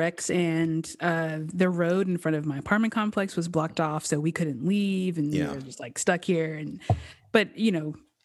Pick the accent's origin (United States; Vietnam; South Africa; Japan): United States; Murfreesboro, Tennessee; I'm from Murfreesboro, which is really close to Nashville. It was like 30 minutes south of Nashville.